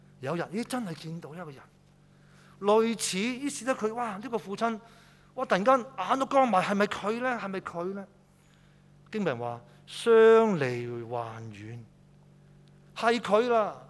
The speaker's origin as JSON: {"language": "Cantonese", "country": "China", "said": "我哋中國人咧對豬嘅感覺咧就會。"}